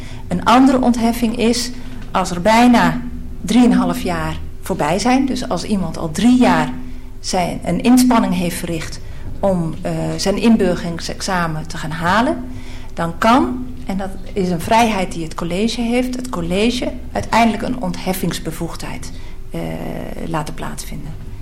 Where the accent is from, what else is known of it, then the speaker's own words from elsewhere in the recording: Netherlands; accent: Dutch; Ja, goed, dan was ik wellicht met mijn Nederlandse tongval ook aan de orde gekomen.